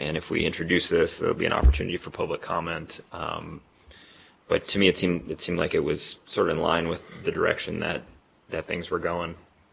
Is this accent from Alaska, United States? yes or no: yes; Anchorage, Alaska, United States; I grew up in Anchorage, and I learned that some of the rules there are actually municipal rules, not state rules.